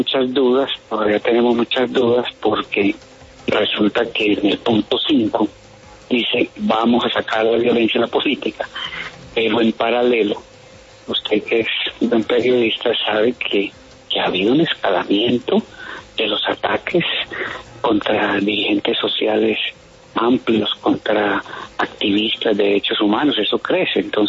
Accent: Colombia; porque todos somos colombianos, todos los dolores son iguales

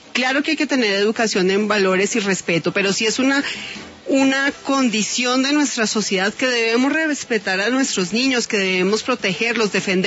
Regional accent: Colombia; somos los colombianos los que vamos a salir a votar

